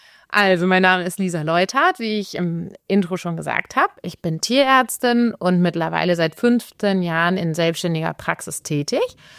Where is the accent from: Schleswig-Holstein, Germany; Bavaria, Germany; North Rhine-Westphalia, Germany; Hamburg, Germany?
North Rhine-Westphalia, Germany; moved away as an adult; now in Switzerland; Wie man unschwer hören kann, ich bin Deutsche. Ich komme aus dem wunderschönen Pferdeland Westfalen. Ich bin allerdings schon knapp 20 Jahre in der Schweiz. Ich habe in Wien, also in Österreich, studiert 2 Jahre und bin dann nach Bern gegangen als Austauschstudentin